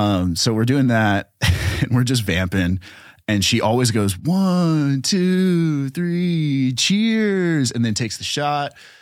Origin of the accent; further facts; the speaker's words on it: Athens, Georgia, United States; So I'm from Athens, Georgia. And before I moved to Nashville, I, you know, went to school at the University of Georgia.